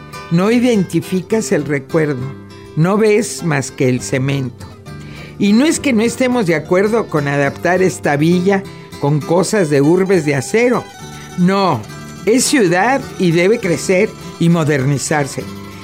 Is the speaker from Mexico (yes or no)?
yes; Mexico; como los mexicanos sabemos de Mandela o de Gandhi